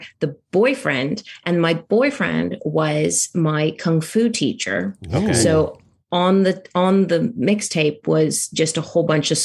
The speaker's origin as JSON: {"language": "English", "country": "United Kingdom", "accent": "American", "said": "And I am British. I know I have a strong American accent, but I am British."}